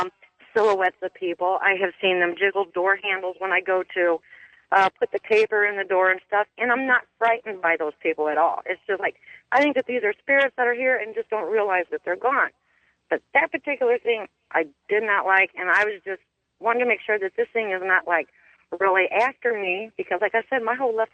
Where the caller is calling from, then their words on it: Grinnell, Iowa, United States; I'm calling from Grinnell, Iowa.